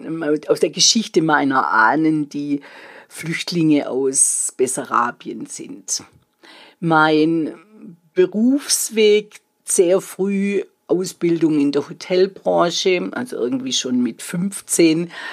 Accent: Baden-Württemberg, Germany; accent: Swabian; ich bin Schwäbin. Das, was so wie ich spreche, ist hochschwäbisch.

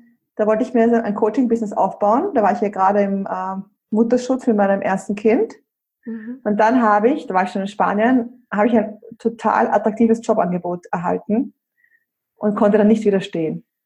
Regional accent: Austria; ich bin jetzt 36. Und ich bin ursprünglich aus Österreich, wie man ja auch hört.

